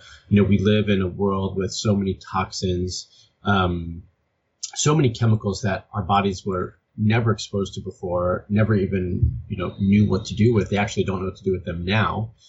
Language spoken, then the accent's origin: English; Miami, Florida, United States; I moved to California. I'm originally from Miami. So it's like, I'll move to Florida, to California, at her urging, and recommendation.